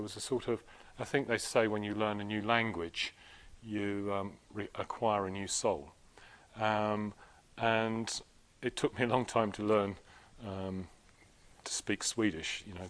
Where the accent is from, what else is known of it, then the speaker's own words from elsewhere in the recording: England, United Kingdom; now in Sweden; I found it very easy to make friends with people here in Sweden, even though at first, you know, being English, used to find Swedes rather reserved